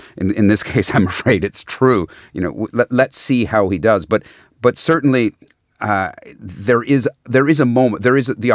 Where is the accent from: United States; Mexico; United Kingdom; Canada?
Canada; As a Canadian, I am saying it in a good way.